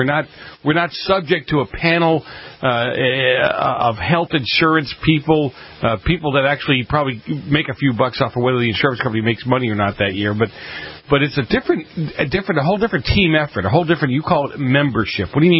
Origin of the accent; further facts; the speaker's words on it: Boston, Massachusetts, United States; it's like the old days where I grew up in Boston where you helped each other out